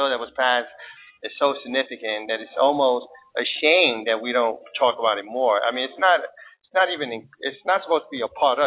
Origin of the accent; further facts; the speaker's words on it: New York City, New York, United States; growing up in Harlem and city, raised by a single mom and on welfare, dirt poor and what have you